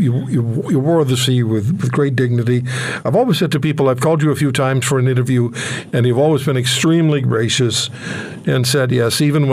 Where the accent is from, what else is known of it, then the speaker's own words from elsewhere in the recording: Montreal, Quebec, Canada; I mean, I grew up in Montreal